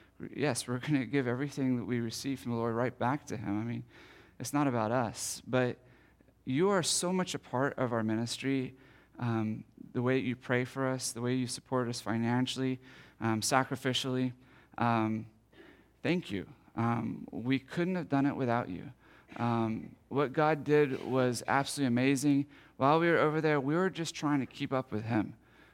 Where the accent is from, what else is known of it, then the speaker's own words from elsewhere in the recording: United States; All right, now, I love Americans. I am an American.